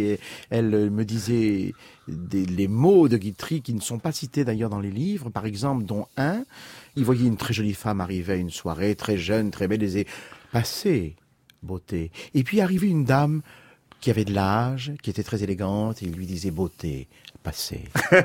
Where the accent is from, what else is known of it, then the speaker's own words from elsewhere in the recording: Deauville, Normandy, France; born there; now in Paris, France; J'ai commencé à Trouville, hein, où je suis né, à Deauville plus exactement.